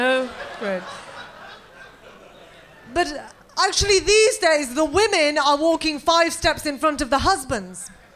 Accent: Birmingham, West Midlands, United Kingdom; But the thing is, I'm from Birmingham. Have you heard of Birmingham?

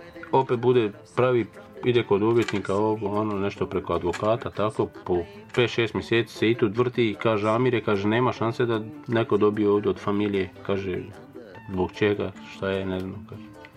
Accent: Bosnia & Herzegovina; moved away as an adult; došao sam pod stresom iz Bosne, kuću zapaljena, dijete mi je operirano ovdje

